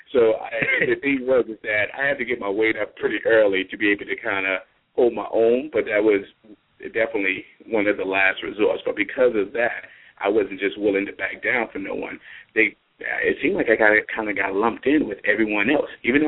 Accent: Fort Lauderdale, Florida, United States; Well, I was born in Miami, but raised in the Fort Lauderdale in the Dillard, West Kinlark, Eastgate.

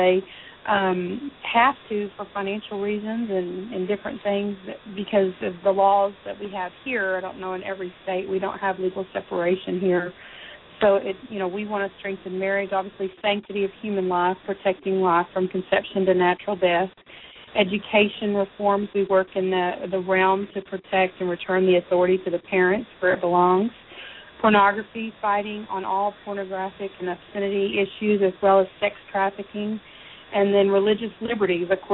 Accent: Texas, United States; Sure. I'm from Texas.

